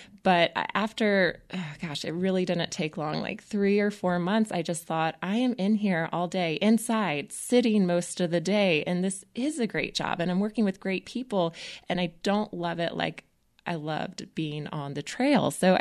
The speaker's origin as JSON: {"language": "English", "region": "North Carolina", "country": "United States", "tie": "born or raised there", "said": "And then, you know, growing up around Western North Carolina, it's so pretty here."}